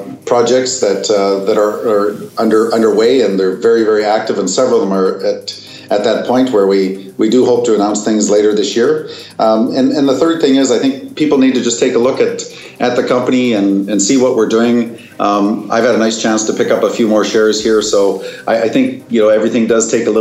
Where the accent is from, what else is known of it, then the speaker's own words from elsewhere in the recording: Canada; I'm from Canada